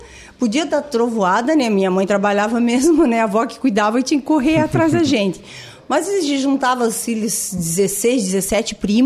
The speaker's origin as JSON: {"language": "Portuguese", "town": "Lauro Müller", "region": "Santa Catarina", "country": "Brazil", "tie": "born or raised there", "said": "eu sou de Lauro Miller, né? Uhum. Nasci aqui, fui criada aqui, né? É a Mina Nova, na realidade, né? Que é aos arredores do município. Não aqui muito no centro, mas... Há anos, né, estamos aqui em Lauro Miller."}